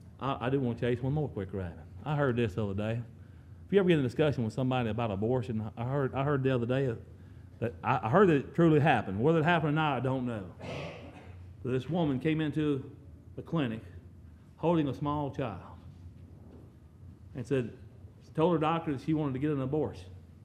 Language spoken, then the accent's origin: English; Mississippi, United States; Brother Clayton told you I'm from Southwest Mississippi. You may not be familiar with that. I hope you will become familiar with Southwest Mississippi. I call it God's country.